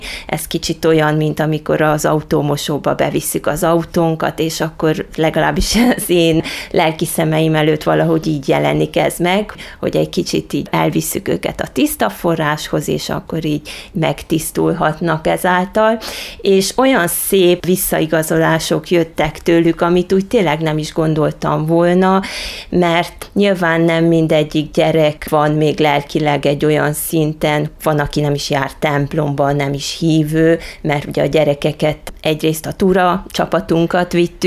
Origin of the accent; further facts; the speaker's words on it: Romania; szombaton volt maga a csíksomlyói búcsú, nagyon korán keltünk, hogy odaérjünk az én szülőfalumba